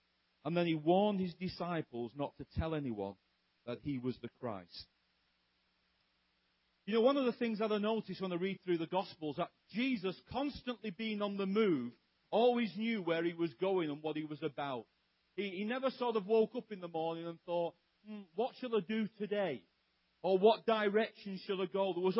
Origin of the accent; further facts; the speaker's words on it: England, United Kingdom; I'm English. If you couldn't tell by the non-accent, because we don't have an accent.